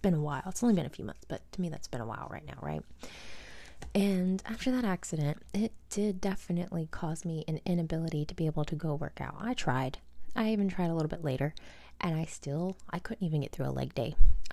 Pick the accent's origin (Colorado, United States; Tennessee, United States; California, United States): Tennessee, United States; also born or lived in Georgia; when I moved back home to Tennessee from Georgia